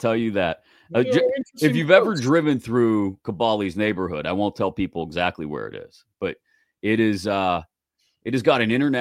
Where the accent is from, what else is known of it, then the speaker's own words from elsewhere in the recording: Pittsburgh, Pennsylvania, United States; also born or lived in Houston; I am a Pittsburgher. My mom moved back to Pittsburgh when I was a couple months old.